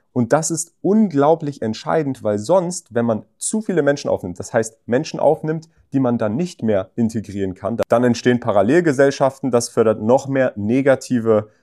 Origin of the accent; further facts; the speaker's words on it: Berlin, Germany; born there; Dort haben sie sich kennengelernt, dann geheiratet und ich bin in Berlin geboren.